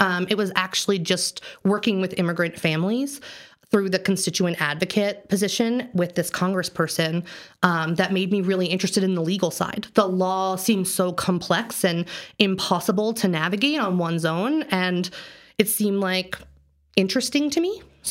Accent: Maryland, United States; now in Colorado, United States; I am from Maryland, so I'm an East Coast woman. I came to Colorado

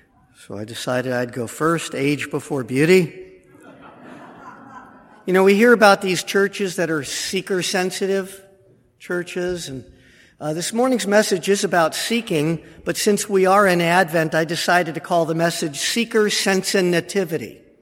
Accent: Los Angeles, California, United States; I grew up in Los Angeles, and my cousin Joel grew up in Long Island, New York.

